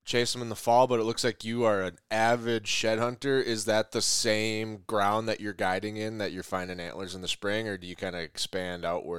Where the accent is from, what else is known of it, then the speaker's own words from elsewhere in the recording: Minnesota, United States; So I'm from Minnesota, like I mentioned